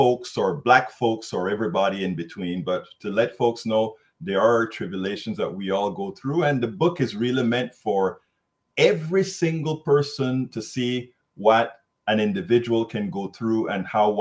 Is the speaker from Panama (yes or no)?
yes; Panama; moved away as an adult; now in United States; I'm originally from Central America and Panama specifically. I came to the United States in the early 80s, late 70s to go to college.